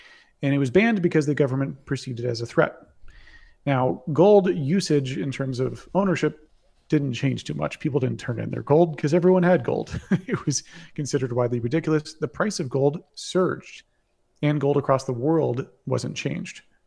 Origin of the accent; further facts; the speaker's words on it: Texas, United States; I find it very improbable that, for example, I'm from Texas.